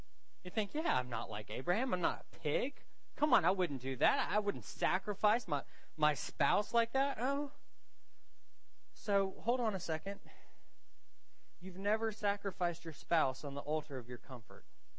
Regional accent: the South, United States; perhaps be resigned to live somewhere close to my hometown in the South forever. I'm a Southerner, so I can make those jokes, right?

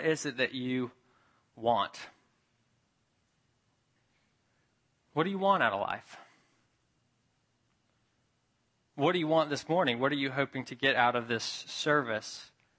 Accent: Memphis, Tennessee, United States; For me, growing up in Memphis, it was always reaching West Memphis, and a particular spot in West Memphis, which was across the river in Arkansas

